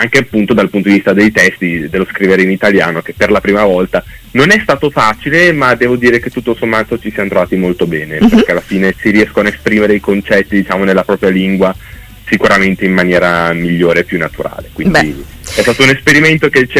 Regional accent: Lombardy, Italy; noi siamo dei dintorni di Monza, tra Concorenzo, Arcore, diciamo la zona è quella

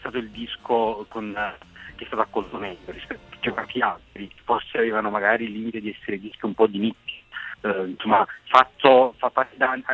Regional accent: Torre del Greco, Campania, Italy; Io invece sono di Torre del Greco, che è una città alle pendici del Vesuvio, sì, a una decina di chilometri da Napoli. E sono nato qui e vivo qui da sempre praticamente.

